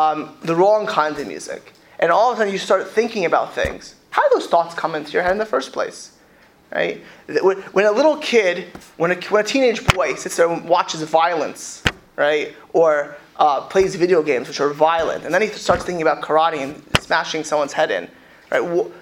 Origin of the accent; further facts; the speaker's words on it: Miami Beach, Florida, United States; I grew up on Miami Beach, right?